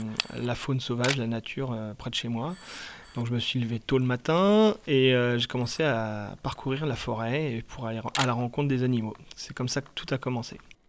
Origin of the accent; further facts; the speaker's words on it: Normandy, France; J'ai commencé à faire quelques photos pas très loin de chez moi en Normandie.